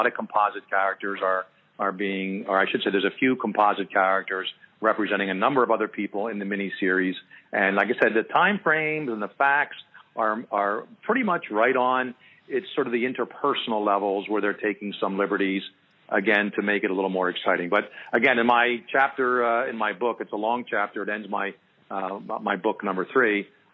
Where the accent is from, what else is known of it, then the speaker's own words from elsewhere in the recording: Philadelphia, Pennsylvania, United States; first one's kind of growing up in Philly, having my own experiences with the law, not all of it positive.